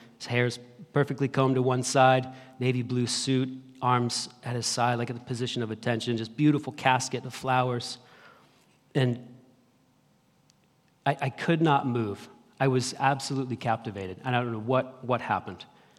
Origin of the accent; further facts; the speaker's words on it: Vermont, United States; In the small town that I grew up in Vermont, the street Slade Avenue is where I grew up